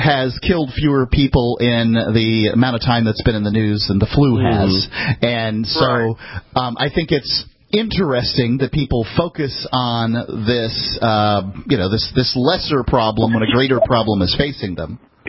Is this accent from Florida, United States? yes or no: yes; Bradenton, Florida, United States; So, supposedly somebody in Bradenton, Florida, my hometown, came up with it.